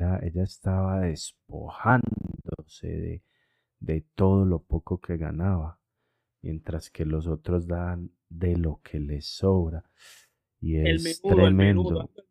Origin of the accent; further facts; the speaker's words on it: Colombia; al menos yo como colombiano